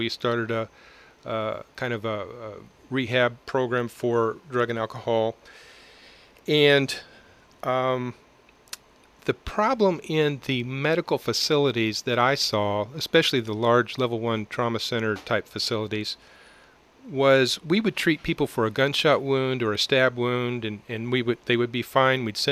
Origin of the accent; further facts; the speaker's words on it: Coffeyville, Kansas, United States; And it goes back all the way to when I was growing up in Coffeyville, working in the emergency room here, the night shift.